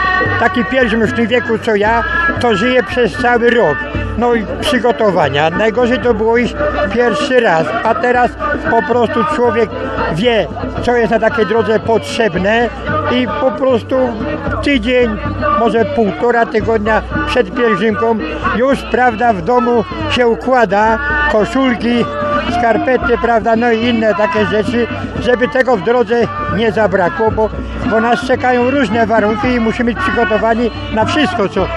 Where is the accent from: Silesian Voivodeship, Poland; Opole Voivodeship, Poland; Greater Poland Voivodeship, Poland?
Greater Poland Voivodeship, Poland; Opatówek; pochodzę z Opatówka.